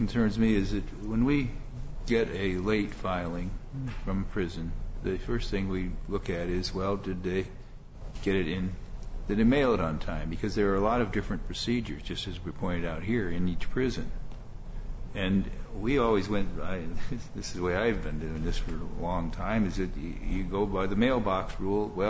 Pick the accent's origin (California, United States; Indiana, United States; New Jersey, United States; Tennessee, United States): Indiana, United States; Well, I'm from Indiana, so I don't prefer either one of them.